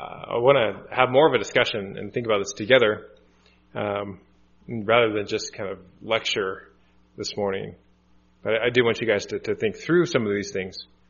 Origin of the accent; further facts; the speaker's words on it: United States; And for me as American to go to Brazil